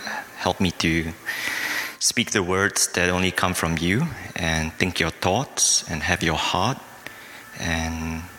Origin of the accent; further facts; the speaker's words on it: Malaysia; moved away as an adult; now in South Africa; Okay, I'm Malaysian by nationality. My wife, Wan Yi, also Malaysian. We relocated to South Africa just slightly over 14 years ago.